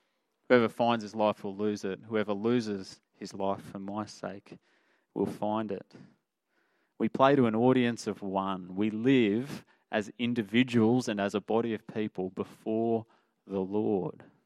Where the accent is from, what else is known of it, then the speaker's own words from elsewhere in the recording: Australia; It challenges me as an Australian bloke who's pretty reserved.